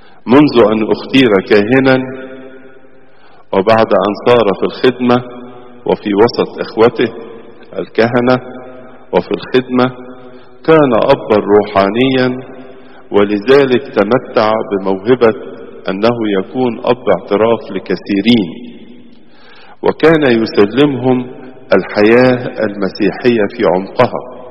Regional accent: Egypt

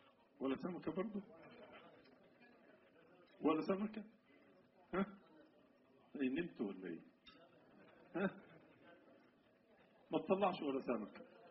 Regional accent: Egypt; وبقت حياتنا كمصريين حياة متميزة في وسط العالم كله

